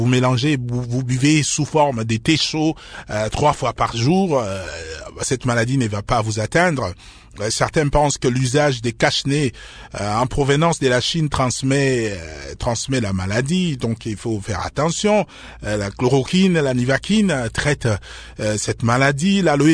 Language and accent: French; DR Congo; lorsqu'il y a des fortes chaleurs comme ici chez nous en RDC